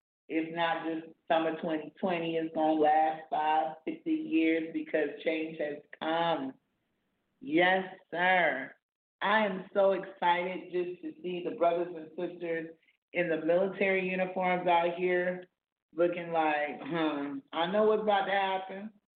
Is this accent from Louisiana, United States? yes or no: no; South Carolina, United States; And when I lived in South Carolina, my hometown, I always waited till the children asked me